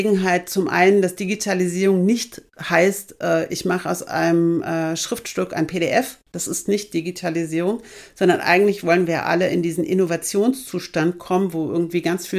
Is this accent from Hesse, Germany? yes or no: yes; Kassel, Hesse, Germany; ich bin in Kassel geboren, lebe hier sehr, sehr gerne. Und habe meine Schule hier in Kassel beendet